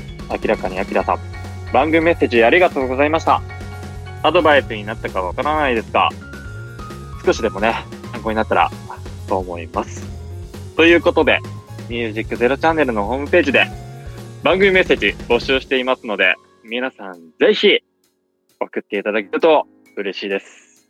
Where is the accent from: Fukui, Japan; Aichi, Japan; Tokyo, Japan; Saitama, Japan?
Saitama, Japan; ところ、埼玉県出身ですね。お。地元が一緒じゃないですか。